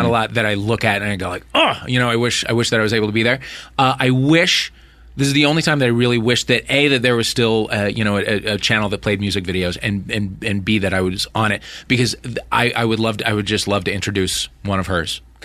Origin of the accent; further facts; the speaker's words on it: Midwest, United States; I have a lot of friends on the East Coast, in the Midwest. I grew up in the Midwest.